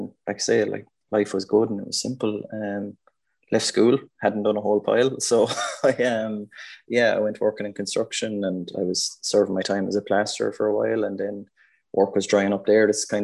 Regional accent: Drumban, Ireland; Great community up Church Drumban, big family of us in, 9 children, living across the road from the soccer field, down the road from the hurling field.

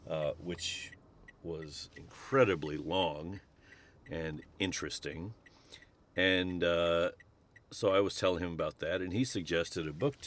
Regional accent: St. Louis, Missouri, United States; It was recommended by my friend Charles Burks, who is from my hometown, from the St. Louis area.

